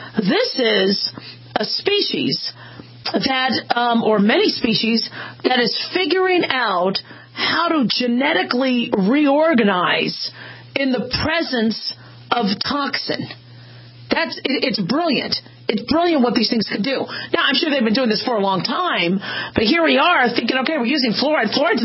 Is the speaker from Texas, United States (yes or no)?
no; Phoenix, Arizona, United States; I grew up in Phoenix, and first the drinking fountain was so hot, you couldn't touch the buttons.